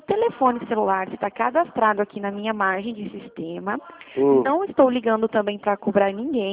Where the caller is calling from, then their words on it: Capivari, São Paulo, Brazil; Eu falo da Poupacred, correspondente do Banco Santander. Eu falo da cidade de Capivari.